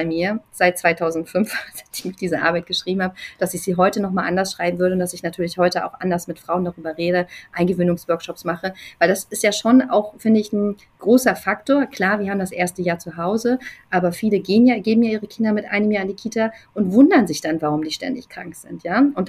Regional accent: East Germany, Germany; ich komme aus Ostdeutschland.

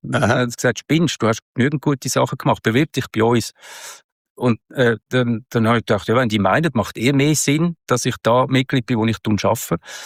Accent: Switzerland; man hat sowieso, einen gewissen Sympathie- und Doofheitsbonus als Schweizer.

